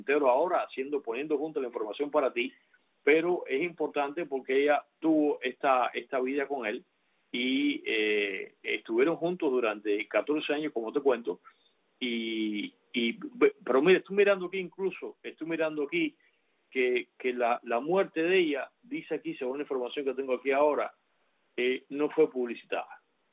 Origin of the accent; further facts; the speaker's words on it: Cuba; porque yo vengo de Cuba, en que todo es político